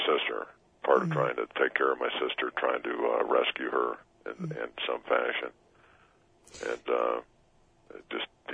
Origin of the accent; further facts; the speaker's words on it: Denver, Colorado, United States; I grew up in Denver. I grew up in Denver, in a little Dutch community here in South Denver.